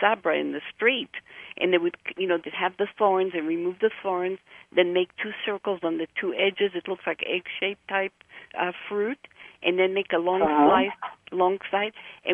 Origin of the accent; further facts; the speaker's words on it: Jerusalem, Jerusalem District, Israel; You know, I was in Jerusalem at that time. I was born in Jerusalem, and I was there during the War of Independence.